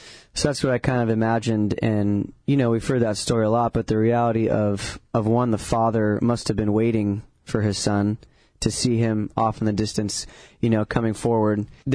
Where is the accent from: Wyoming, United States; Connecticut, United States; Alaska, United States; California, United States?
California, United States; Ventura; that came out of my hometown of Ventura, where a bunch of fires destroyed hundreds of homes in my hometown